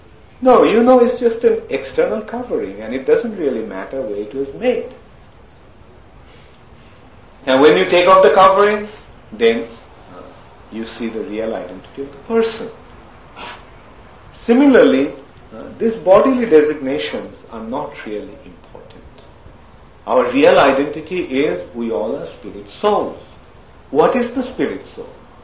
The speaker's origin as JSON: {"language": "English", "country": "India", "said": "It is not that you are German or I am Indian and so on and so forth. This body may have been born in India"}